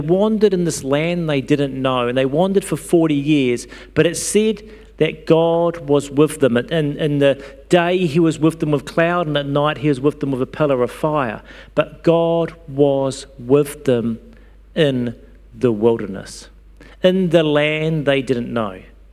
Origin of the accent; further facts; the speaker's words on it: Stokes Valley, Wellington, New Zealand; Wasn't particularly good growing up in Stokes Valley. We didn't have much to do but crash cars.